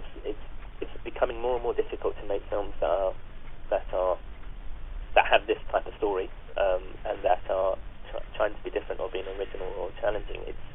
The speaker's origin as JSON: {"language": "English", "region": "London", "country": "United Kingdom", "tie": "born or raised there", "said": "I grew up with a Muslim background, an Indian background, but I grew up in London."}